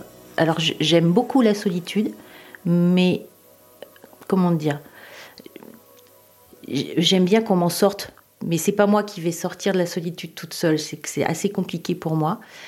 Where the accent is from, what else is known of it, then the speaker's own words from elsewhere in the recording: Tours, Centre-Val de Loire, France; J'ai 54, bientôt 55 ans. J'habite à Tours. Je suis originaire de Tours.